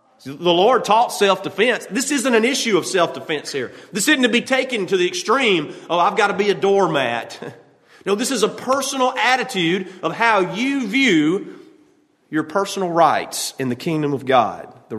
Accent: United States; I'm an American. I demand respect.

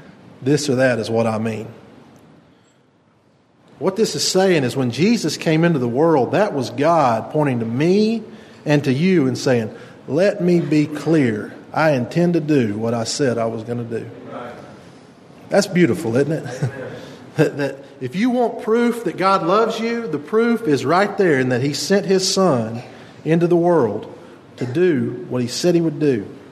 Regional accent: Chelsea, Alabama, United States; I'm from Chelsea, Alabama. And we never spoke Greek in Chelsea, Alabama.

